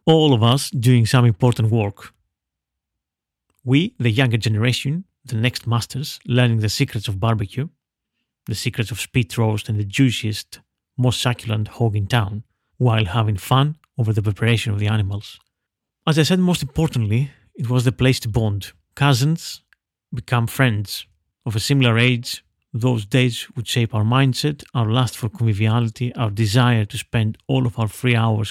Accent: Veria, Central Macedonia, Greece; in my hometown of Veria in northern Greece, outside in my grandmother's yard and garden with my dad

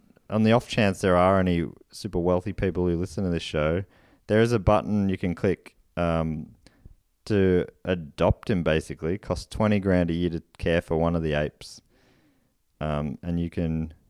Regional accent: Australia; And that's the only currency that I would accept, especially as an Australian.

